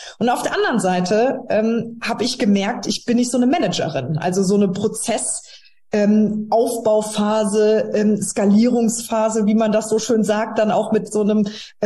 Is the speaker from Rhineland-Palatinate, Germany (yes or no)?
yes; Trier, Rhineland-Palatinate, Germany; dass meine Heimat Trier eine Kandidatin gesucht hat